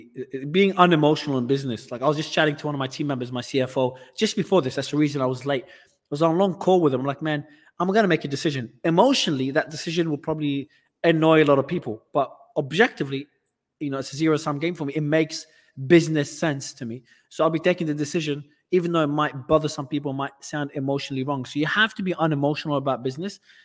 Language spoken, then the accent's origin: English; Australia; accent: Australian; moved away as an adult; also born or lived in Lebanon; but I'm originally from Australia, but I was born in Lebanon, but I migrated to Australia as a kid. So my accent was Australian until I left the country about 7 years ago, and I've just been traveling for 7 years.